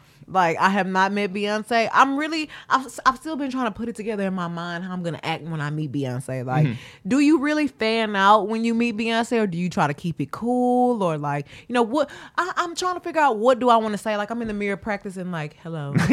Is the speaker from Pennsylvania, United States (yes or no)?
no; Houston, Texas, United States; But I don't even feel like I sound like I'm from Houston, but people always tell me all the time, like, you have an accent.